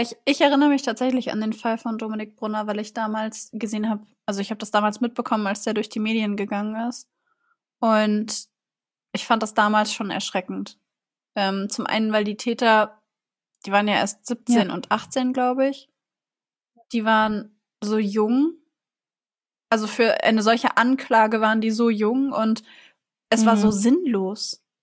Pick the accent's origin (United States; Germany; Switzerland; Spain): Germany; Hanover, Lower Saxony; Also, ich bin selber ja ursprünglich in Hannover aufgewachsen. Und Hannover ist ja jetzt nicht unbedingt die allerfriedlichste Stadt, sagen wir es mal so.